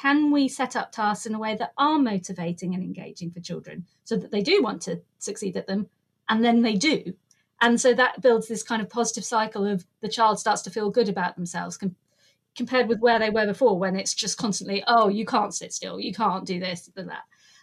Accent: South West England, United Kingdom; accent: Cornish; Yeah, I'm Cornish, so I like to put some rolling R's in there.

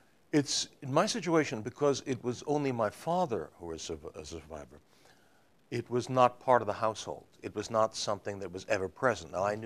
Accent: Far Rockaway, New York, United States; I'm from Far Rockaway originally.

